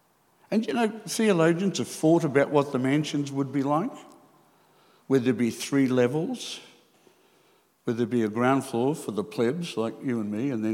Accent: Queensland, Australia; No, I feel that as a Queenslander a bit sometimes

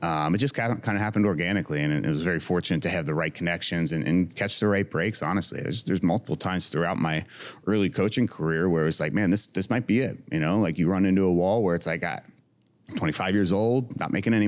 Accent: Cincinnati, Ohio, United States; growing up on the West Side of Cincinnati, it's a blue collar tough like Adam is.

